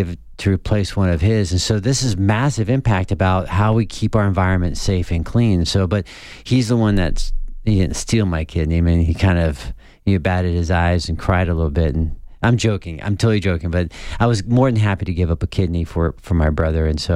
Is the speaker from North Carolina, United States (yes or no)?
yes; Camp Lejeune, North Carolina, United States; we grew up in Camp Lejeune